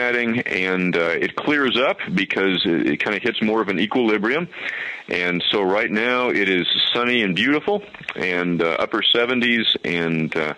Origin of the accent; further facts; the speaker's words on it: San Diego, California, United States; also born or lived in Boston; We grew up in San Diego, but we were living in Boston and was pastoring a church